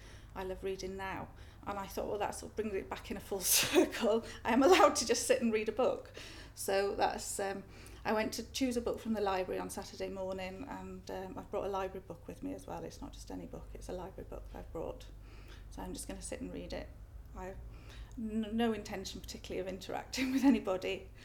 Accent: Yorkshire and the Humber, United Kingdom; Where I was brought up in Yorkshire, there's a model village that was built for the workers in a factory

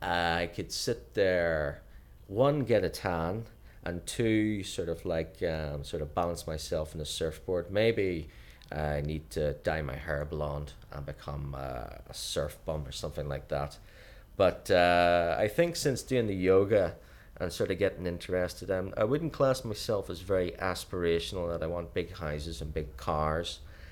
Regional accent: Belfast, Northern Ireland, United Kingdom; also born or lived in Lisburn; Yes, I was born originally in Lisburn, which is only about 10 miles out of Belfast, but I when I finished my PhD and I worked as a postdoc in England, I returned to Belfast on the 1st of October 1998.

